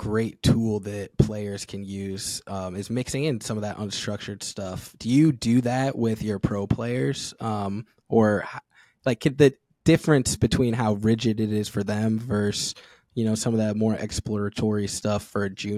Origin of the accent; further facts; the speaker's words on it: United States; I grew up in America.